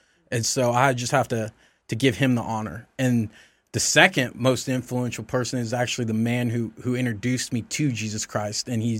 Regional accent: the South, United States; I grew up in the South. I was told yes, sir, no, sir, yes, ma'am, no, ma'am.

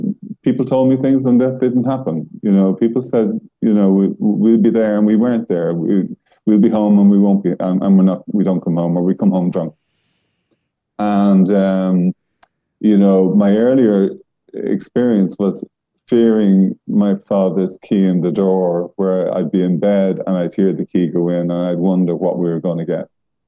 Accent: Dublin, Leinster, Ireland; I come from Dublin, and I grew up in an alcoholic household

